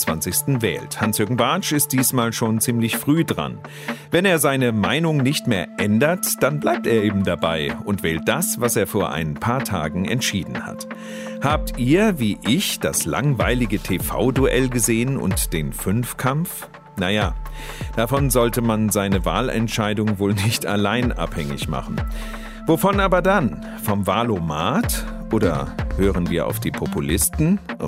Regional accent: Bonn, North Rhine-Westphalia, Germany; Was nützt es, wenn ich in meiner Heimatstadt Bonn kein Parkticket ziehe

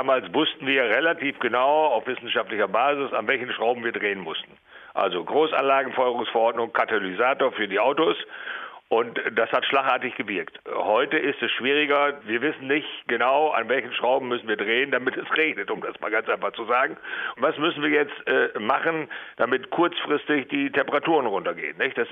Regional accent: Osnabrück, Lower Saxony, Germany; Also ich komme aus Osnabrück

